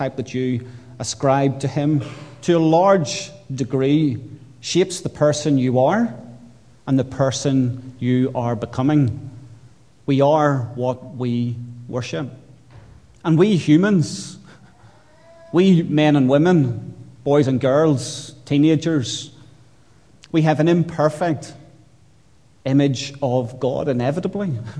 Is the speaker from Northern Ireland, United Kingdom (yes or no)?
yes; Northern Ireland, United Kingdom; I grew up in Northern Ireland at a difficult time in the life of that particular country, and it was an angry and a hard place. It was a place where there was a form of religious war taking place.